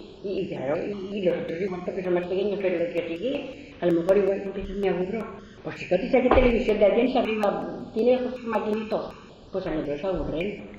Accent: Madrid, Community of Madrid, Spain; Ah, pero soy de Madrid.

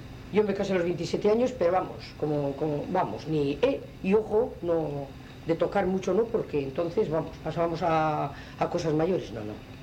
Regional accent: La Rioja, Spain; Es que los que somos de La Rioja nos pertenece a Zaragoza.

